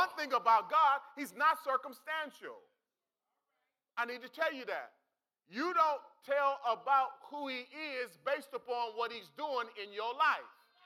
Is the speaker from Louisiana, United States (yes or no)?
no; Youngstown, Ohio, United States; I'm from Youngstown. I ain't gonna deny where I'm from. I'm from the east side, baby. Come on. I'm born and my east side is in the building.